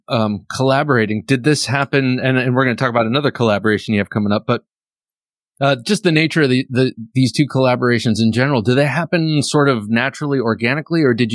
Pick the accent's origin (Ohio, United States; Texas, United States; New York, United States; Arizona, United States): Ohio, United States; See, okay, I grew up in Ohio